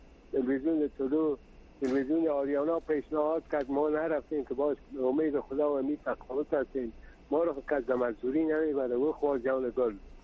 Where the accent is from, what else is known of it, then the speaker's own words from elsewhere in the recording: Kabul, Afghanistan; از کابل هستم